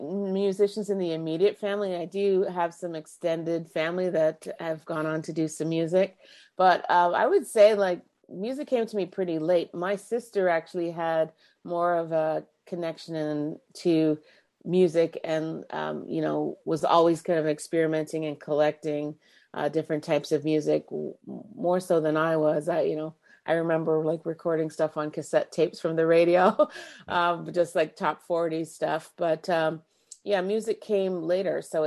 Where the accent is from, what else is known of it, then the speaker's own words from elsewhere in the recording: Markham, Ontario, Canada; I grew up in Markham, born at Scarborough General, spent most of my, you know, adolescent years in Markham.